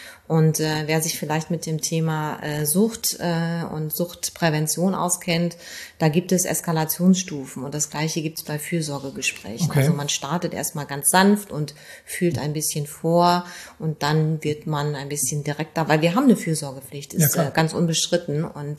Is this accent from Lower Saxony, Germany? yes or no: yes; Nordhorn, Lower Saxony, Germany; Meine Heimat. Ruhe.